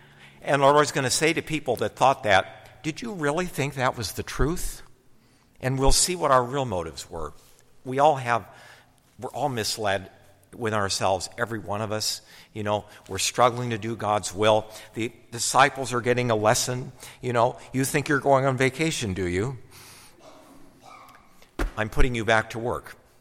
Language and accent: English; Akron, Ohio, United States; I grew up in Akron.